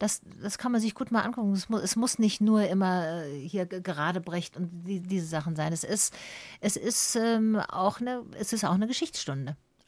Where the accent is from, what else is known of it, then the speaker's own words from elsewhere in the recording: Berlin, Germany; Ja, ich weiß, ich komme aus Berlin und in Großstädten ist es sowieso jetzt nochmal.